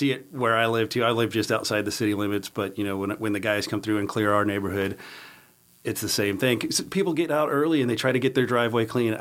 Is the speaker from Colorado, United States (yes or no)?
yes; Colorado, United States; Well, that coming and going of the snow actually reminds me a lot of Colorado. I grew up in Colorado.